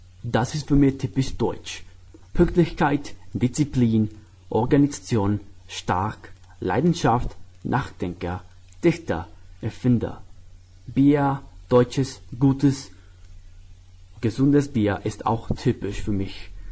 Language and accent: German; Guatemala City, Guatemala Department, Guatemala; German is a second language; Ich komme aus Guatemala, in der Stadt Guatemala.